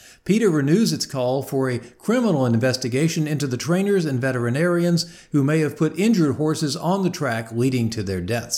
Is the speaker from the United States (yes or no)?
yes; Shreveport, Louisiana, United States; I grew up near Louisiana Downs in the Shreveport-Bossier City, Louisiana area.